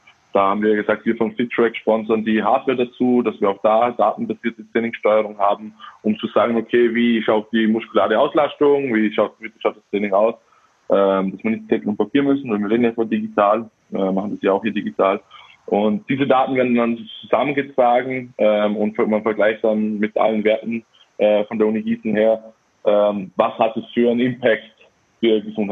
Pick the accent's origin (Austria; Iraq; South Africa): Austria; bei uns in Österreich haben wir einen Fitnessvorsteher